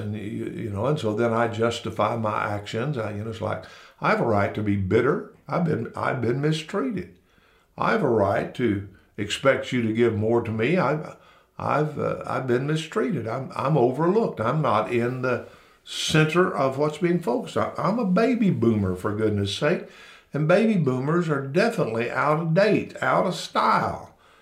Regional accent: the South, United States; I am a white male, and I am from the South, and I'm a redneck

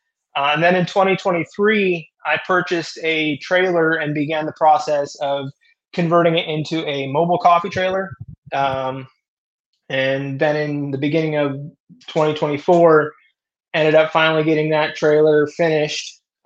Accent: Minnesota, United States; also born or lived in Canada; now in Tennessee, United States; I was born in Canada, raised in Minnesota, and then I moved to Tennessee here in about 2015.

